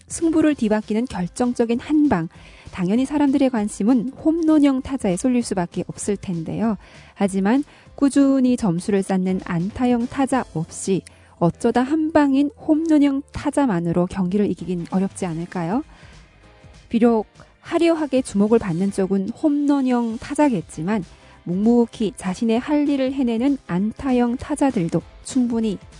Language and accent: Korean; North Korea; now in South Korea; 저는 탈북민 방송원